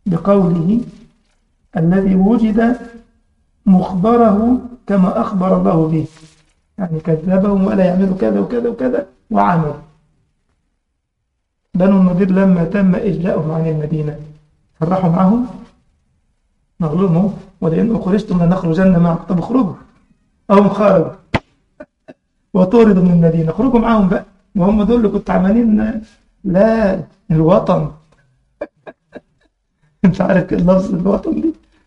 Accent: Egypt; كان زمان كده في مسلسل عندنا في مصر بتاع واحد اسمه سنبل

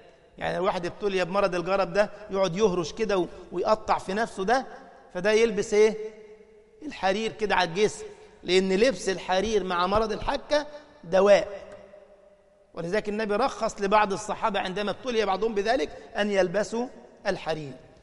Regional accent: Egypt; بيسموها حلويات عندنا في مصر، يعني شويه طحال على فش على كرشه ويظبط

